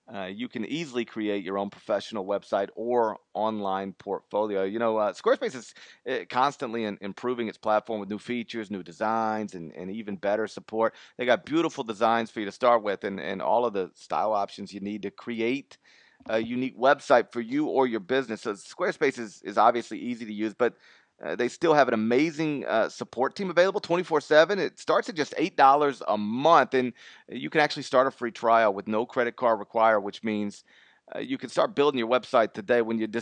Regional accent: Memphis, Tennessee, United States; I can remember because you know, I grew up in Memphis, and Memphis played Houston in the NCAA tournament one year.

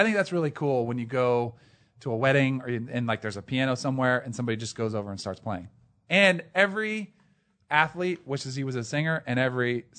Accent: Florida, United States; I grew up in South Florida. We didn't really have Zambonis.

